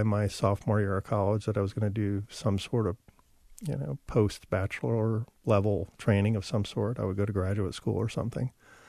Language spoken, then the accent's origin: English; Columbia, South Carolina, United States; So I grew up in Columbia, so the University of South Carolina main campus is there